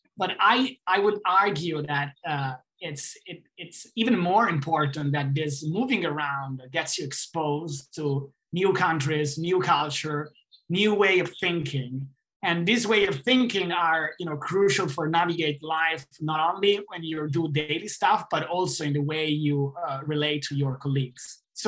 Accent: Italy; English is a second language; also born or lived in Switzerland; I'm European, I'm from Italy. So I have to say that working and living in Switzerland for me was very good

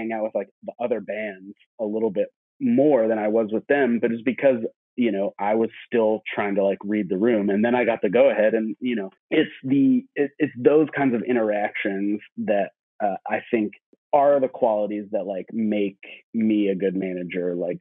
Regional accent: Florida, United States; I have some close friends in common with the … guys because we're all from Florida.

